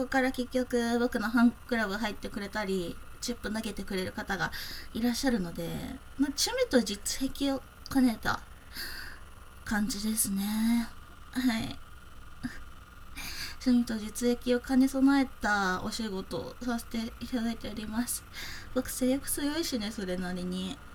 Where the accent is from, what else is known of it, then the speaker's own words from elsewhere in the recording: South Kanto, Japan; 出身は南関東です。はい、南関東のどこかまではまあね、伏せさせていただきますが